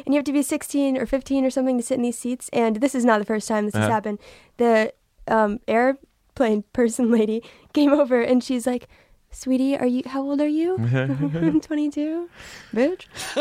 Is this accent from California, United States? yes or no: no; Texas, United States; So I'm from Texas.